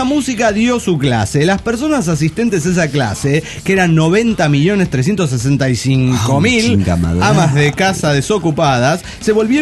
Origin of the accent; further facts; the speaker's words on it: Puebla, Mexico; de Puebla, México.